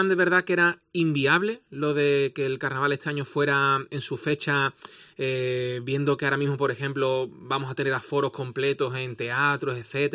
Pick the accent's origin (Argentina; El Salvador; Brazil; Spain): Spain; Cádiz, Andalusia; somos gaditanos